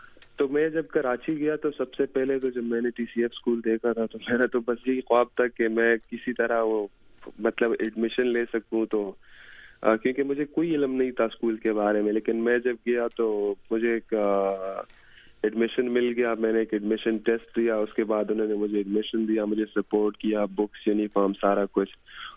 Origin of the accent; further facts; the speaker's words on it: Khyber Pakhtunkhwa, Pakistan; moved away as an adult; now in United States; میں خیبر agency FATA میں میری پیدائش اور وہاں پہ میں پلا بڑا تو وہاں پہ کافی اینٹی امریکنزم ہے